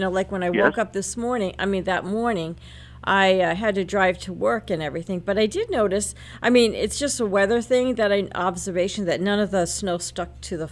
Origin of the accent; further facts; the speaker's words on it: West Warwick, Rhode Island, United States; West Warwick, my hometown. Yes, I will admit that I am from there.